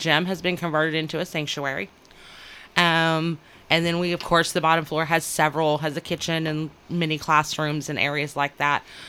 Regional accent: Bartlesville, Oklahoma, United States; now in Coffeyville, United States; You know, we're actually from the Bartlesville area, and he said, no, I need you in Coffeyville.

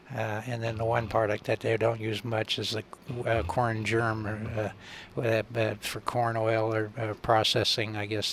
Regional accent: Kansas, United States; I grew up in Northwest Kansas, yep. And it was flat.

